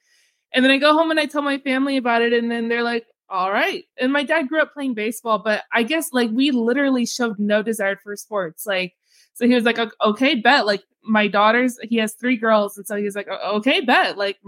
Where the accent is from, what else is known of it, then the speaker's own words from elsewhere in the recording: Arlington, Texas, United States; moved away as an adult; now in Las Vegas, United States; I'm from Arlington. I grew up in Arlington. I just moved to Las Vegas. This will be 6 years this year.